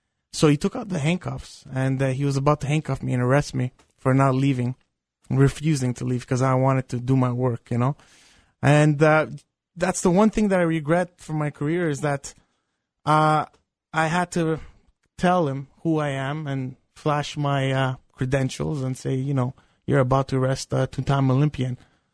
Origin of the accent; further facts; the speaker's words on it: Canada; This is part of being a Canadian athlete